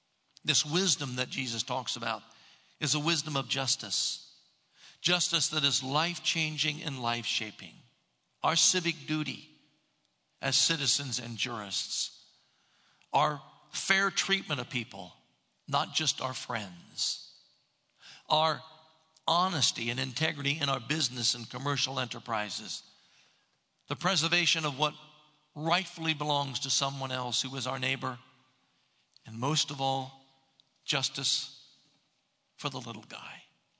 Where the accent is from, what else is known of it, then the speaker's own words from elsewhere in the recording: Ohio, United States; she lives up in Westerville, Ohio, a suburb of my hometown